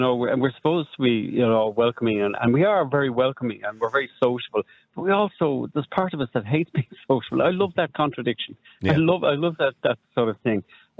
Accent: Ireland; our individual personality, our culture, our music, our arts, our writing, our land, and just the way we are as Irish people.

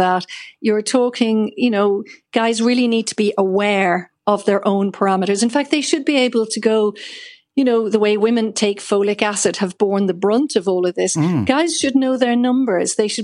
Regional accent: Ireland; So, as an Irish population, supplementing with vitamin D.

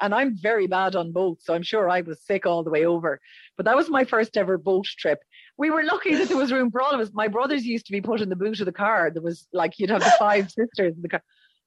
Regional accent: Roscommon, Connacht, Ireland; So I'm originally from Roscommon, and my friends still flag me because they say, do you remember when you used to babysit the twins and bring them up to town?

